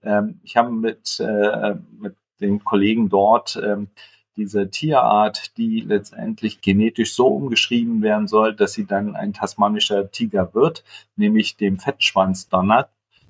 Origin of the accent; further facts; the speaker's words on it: Germany; ich bin in der DDR groß geworden